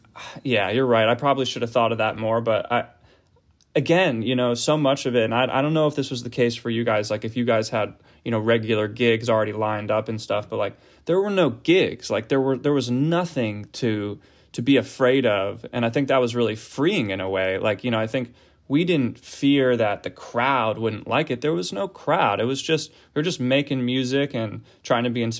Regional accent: Philadelphia, Pennsylvania, United States; my brother older brother went to college in Baltimore, and I grew up in the Philadelphia area, so it wasn't too far away.

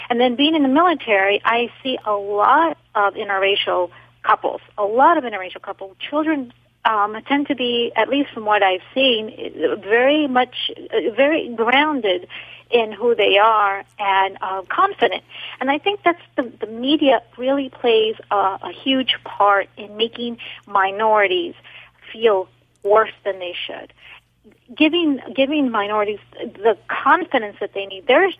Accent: Ecuador; now in United States; I'm from Ecuador in South America.

